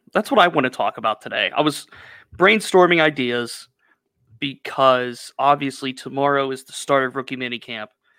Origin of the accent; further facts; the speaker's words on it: Hermitage, Pennsylvania, United States; But the mall in my hometown, Hermitage, Pennsylvania, just closed this past weekend. Like, that was the place where I grew up, like, walking the halls.